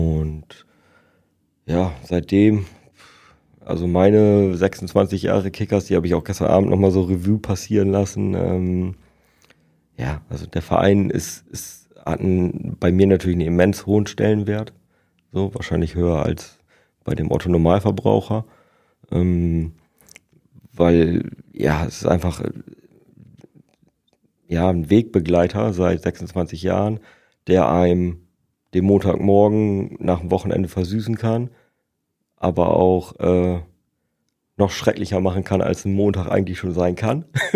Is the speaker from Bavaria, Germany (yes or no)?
no; Bremen, Germany; born there; now in Emden, Germany; Ich komme gebürtig aus Bremen.